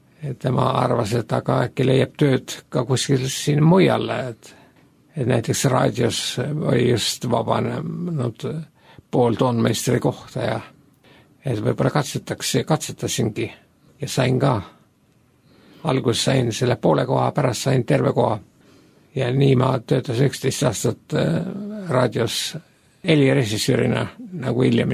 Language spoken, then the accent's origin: Estonian; Tartu, Tartu County, Estonia; kuigi ma ise olen sealt pärit